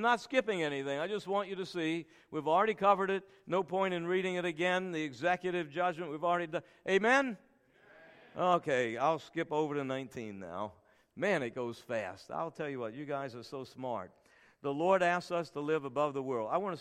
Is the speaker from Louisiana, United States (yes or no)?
yes; New Orleans, Louisiana, United States; I'm from New Orleans, Louisiana, and every Monday we have red beans and rice, New Orleans style, Cajun style